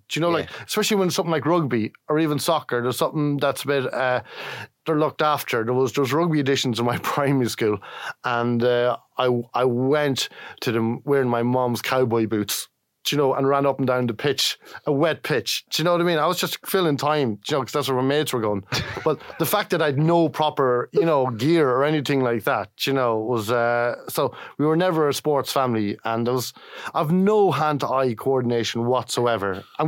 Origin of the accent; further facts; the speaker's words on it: Kells, Leinster, Ireland; So I grew up in Kells and I had so much freedom. Do you know, I lived in an estate in Kells